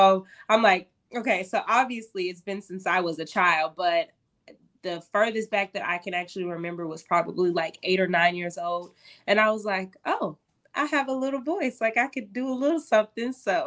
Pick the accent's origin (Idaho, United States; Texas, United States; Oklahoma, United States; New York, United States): Texas, United States; Austin; Back then, you knew if you was really from Austin, there's certain staples here that have happened, certain names